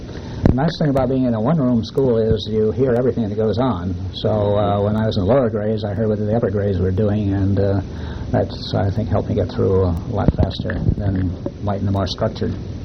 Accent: Woodstock, New York, United States; the main thing I remember from as a young boy is that I grew up more or less in the woods.

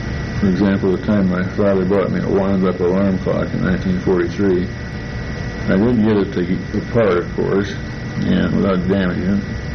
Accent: Champaign, Illinois, United States; also born or lived in Madison, Wisconsin; And I was born in September 35 in Madison, Wisconsin. We lived in an approximately 1910 rented bungalow on Crandall Street. Moved in 38 to a new home at 236 East Sunset Court on the edge of the town. Moved in 48 to 908 West Charles, a rented house in Champaign, Illinois.

